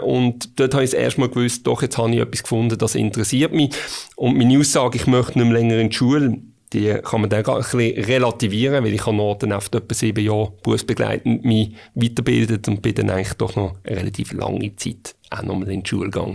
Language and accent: German; Basel, Basel-Stadt, Switzerland; also born or lived in Muttenz; Ich bin in Basel und Muttenz aufgewachsen, ja.